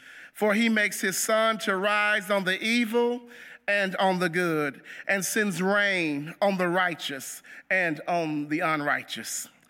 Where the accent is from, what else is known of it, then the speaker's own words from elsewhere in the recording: Texas, United States; Growing up in East Texas, I used to hear some of the seasoned saints of the church say that we should not question God.